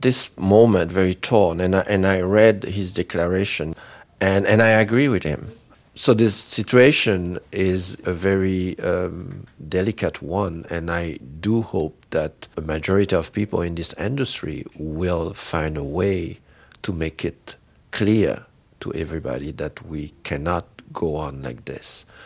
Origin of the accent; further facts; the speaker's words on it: Haiti; I grew up in Haiti watching John Wayne, watching Opalon Cassidy, watching Tarzan.